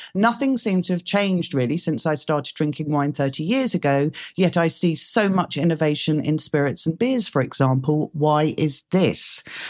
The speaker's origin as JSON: {"language": "English", "region": "London", "country": "United Kingdom", "tie": "born or raised there", "said": "who is actually based in my hometown of London."}